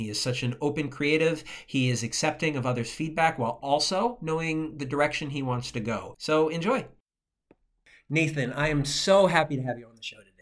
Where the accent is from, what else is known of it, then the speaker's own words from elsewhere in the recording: Wisconsin, United States; growing up in Wisconsin myself, the WGN area was Oprah's town.